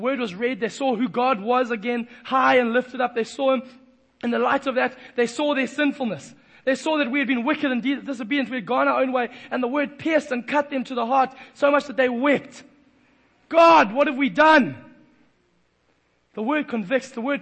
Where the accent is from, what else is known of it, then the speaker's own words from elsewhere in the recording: Durban, KwaZulu-Natal, South Africa; I was a young man growing up in Durban